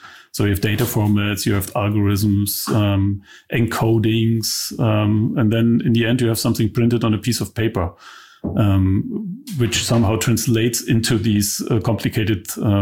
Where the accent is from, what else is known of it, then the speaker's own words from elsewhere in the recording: Germany; English is a second language; So I'm from East Germany.